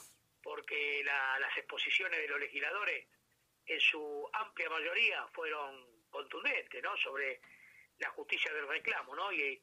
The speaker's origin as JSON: {"language": "Spanish", "region": "Buenos Aires", "country": "Argentina", "said": "más allá de que uno es hincha San Lorenzo, yo soy muy amante de Buenos Aires, muy porteño"}